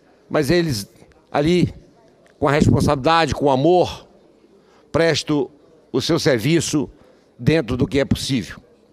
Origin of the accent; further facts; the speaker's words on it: Normandia, Roraima, Brazil; born there; do município onde eu nasci, Normandia.